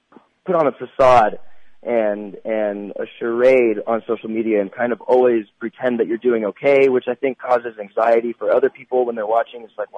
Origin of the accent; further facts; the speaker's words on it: Santa Clarita, California, United States; You know, I grew up in Santa Clarita, which isn't that far from Hollywood, but it's enough out of Hollywood for me to maintain a quote-unquote normal childhood.